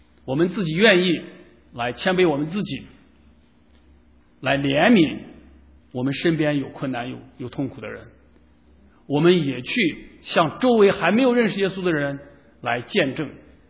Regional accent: China

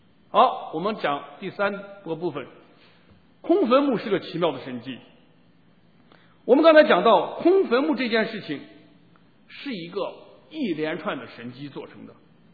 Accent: China; 那个石头有点像我们中国人那个大磨盘

